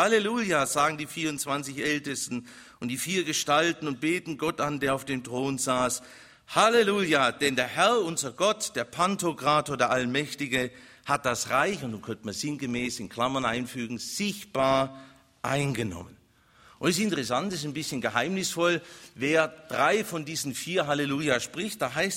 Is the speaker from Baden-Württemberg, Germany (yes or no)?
yes; Ulm, Baden-Württemberg, Germany; Einer der schönsten Städte Süddeutschlands, Ulm, meiner Heimatstadt